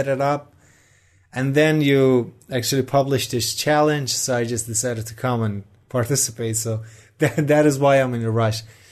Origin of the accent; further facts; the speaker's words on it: Rasht, Gilan, Iran; I'm from Rasht, and sometimes people are racist towards me